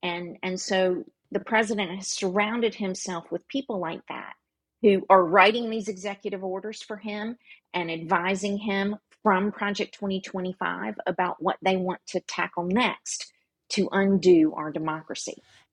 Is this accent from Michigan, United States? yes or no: no; South Carolina, United States; I'm from South Carolina. I spent my whole life in the South. And so I grew up in the buckle of the Bible Belt in a moral majority era Christian nationalist Baptist church in a small town in South Carolina.